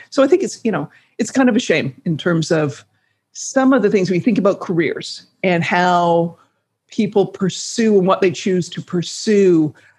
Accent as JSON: {"language": "English", "town": "Vancouver", "region": "British Columbia", "country": "Canada", "tie": "born or raised there", "said": "This was back in the early 90s. I was living in Canada. I'm Canadian. And salaries in Toronto were more than double those of Vancouver, where I had gone to law school and grew up on the West Coast."}